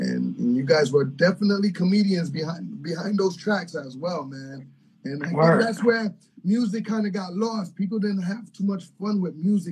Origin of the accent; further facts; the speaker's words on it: Harlem, New York, United States; I'm from Harlem myself